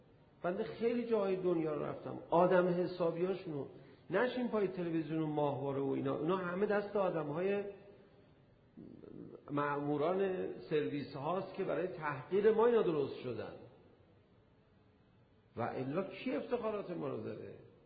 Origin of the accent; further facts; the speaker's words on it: Iran; من گفتم ایران.